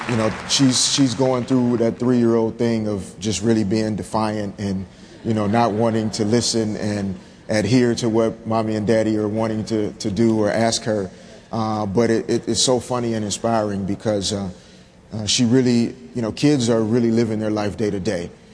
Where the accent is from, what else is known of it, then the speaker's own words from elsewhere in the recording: Little Rock, Arkansas, United States; which was instilled in me as a young kid growing up in Little Rock, you know, in Arkansas by my parents